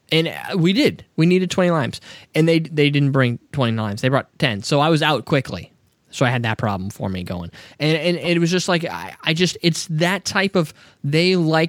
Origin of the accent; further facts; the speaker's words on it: Minnesota, United States; Minnesota.